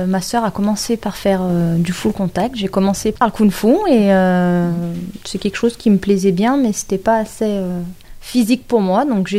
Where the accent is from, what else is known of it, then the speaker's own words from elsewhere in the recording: Bourgoin-Jallieu, Auvergne-Rhône-Alpes, France; born there; Alors je suis née sur Bourgoin-Jallieu